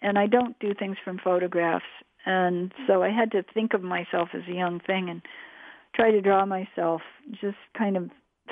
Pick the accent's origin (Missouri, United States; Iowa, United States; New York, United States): New York, United States; Ithaca; And I grew up right near Cornell University because my father was a professor there.